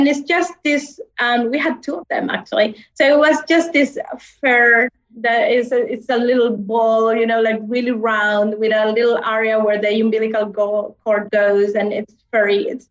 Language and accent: English; Chile; now in Caribbean; Because I'm coming from Chile, right? So I was raised and lived there for many years. Then I left to the US for a while, Germany, and then back to Chile. And now I live in the Caribbean.